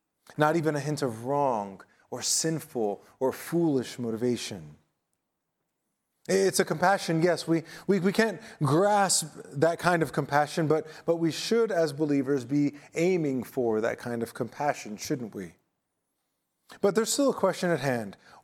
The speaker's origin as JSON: {"language": "English", "town": "Manhattan", "region": "New York", "country": "United States", "tie": "born or raised there", "said": "I grew up in Manhattan. Long Island might as well have been another country to me growing up there in the projects."}